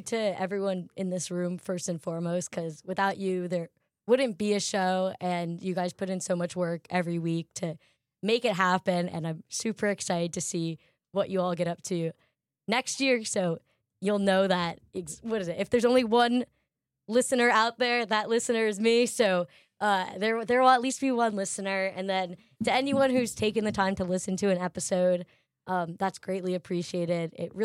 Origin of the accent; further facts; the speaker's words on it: New York City, New York, United States; I grew up a huge Villanova fan. My dad's from Villanova. So to see those guys and then to play for my hometown team in the Knicks, it's just kind of a perfect fit.